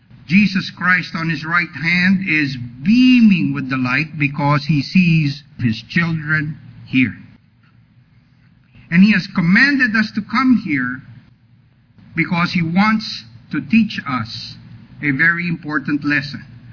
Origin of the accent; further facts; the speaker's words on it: Texas, United States; accent: Texas; be glad that I still have not lost my Texas accent.